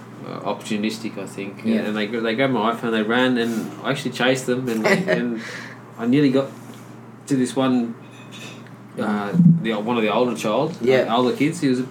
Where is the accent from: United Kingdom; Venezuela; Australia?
Australia; like I'm an Australian, and I moved to an area with just full of Filipinos.